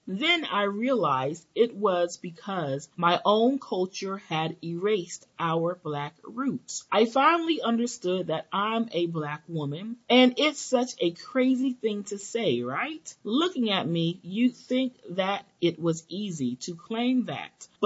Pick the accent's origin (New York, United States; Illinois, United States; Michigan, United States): New York, United States; New York City; also born or lived in Miami, Florida / Dominican Republic; I was born in Miami, but literally 3 weeks later, we went right back to the Dominican Republic. When I was three, we relocated to Washington Heights in New York City, and all my formative years were spent there.